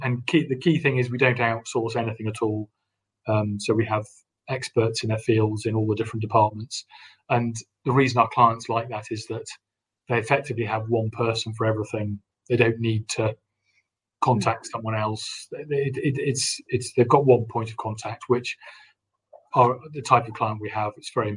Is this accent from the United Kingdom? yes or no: yes; North West England, United Kingdom; I'm from the north of England. I'm from Cheshire.